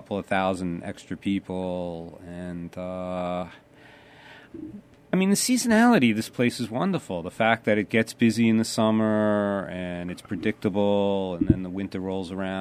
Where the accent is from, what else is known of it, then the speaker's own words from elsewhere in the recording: New York, United States; I grew up in Nassau County in Long Island, and we moved out here about 20 years ago.